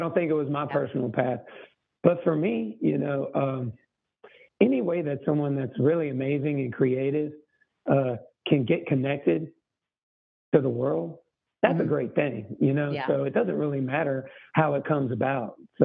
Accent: Texas, United States; So, I grew up in Texas to two very musical parents.

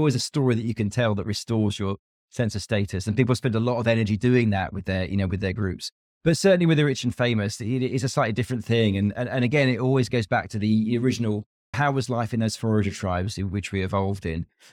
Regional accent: United Kingdom; I'm not patriotic. I'm not proud of being a Brit. I don't care about any of that stuff.

